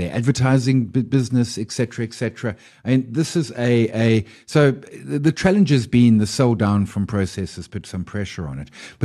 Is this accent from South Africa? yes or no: yes; South Africa; Because Tencent, as South African investors, was all we spoke about for what, a decade?